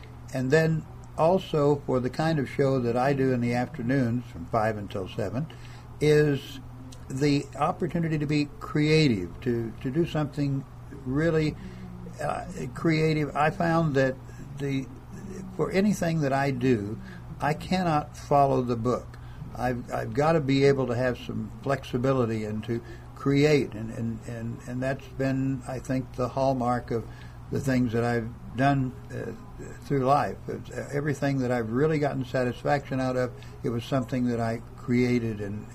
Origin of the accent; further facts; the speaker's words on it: Texas, United States; also born or lived in Tulsa, Oklahoma; I tell everybody I was born in Oklahoma, but I got to Texas as quick as I could.